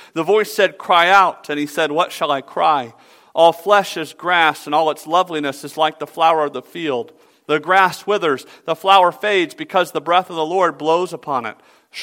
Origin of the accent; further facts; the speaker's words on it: Georgia, United States; growing up in the South, I mowed my grass like once every 2 weeks, whether it needed it or not.